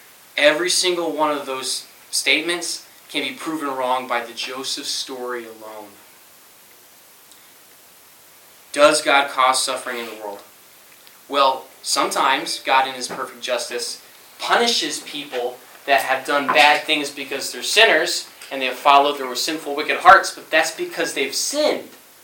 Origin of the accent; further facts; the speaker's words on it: Scotland, United Kingdom; Now, you guys know I grew up in Scotland. It's the land of ancient castles, okay?